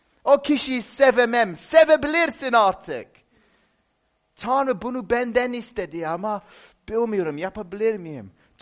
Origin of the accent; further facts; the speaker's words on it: London, United Kingdom; Öyle, Londralıyım dedim.